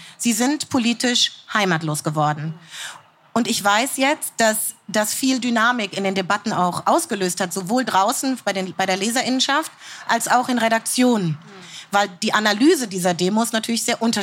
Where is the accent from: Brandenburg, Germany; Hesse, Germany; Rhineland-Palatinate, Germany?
Hesse, Germany; Frankfurt; Wenn ich komme aus Frankfurt am Main.